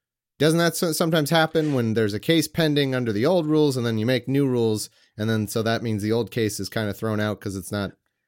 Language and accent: English; United States; I feel like as an American, that would be the minimum we can.